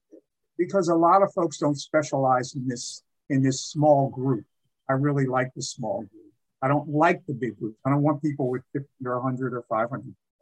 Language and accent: English; Atlantic City, New Jersey, United States; So I went to a community college. I'm from Atlantic City, New Jersey.